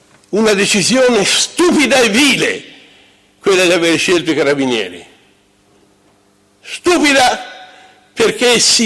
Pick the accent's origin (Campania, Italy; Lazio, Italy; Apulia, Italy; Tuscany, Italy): Tuscany, Italy; Pisa; born there; Io sono nato a Pisa, ve lo posso spiegare